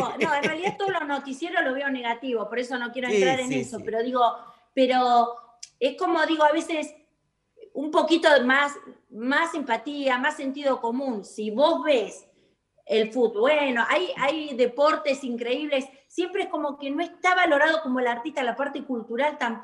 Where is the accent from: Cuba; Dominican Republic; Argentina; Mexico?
Argentina; soy argentina